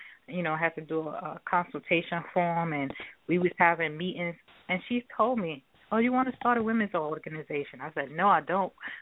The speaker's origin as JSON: {"language": "English", "region": "New York", "country": "United States", "said": "I'm from New York, and I'm mother of two daughters, Destiny and Diamond."}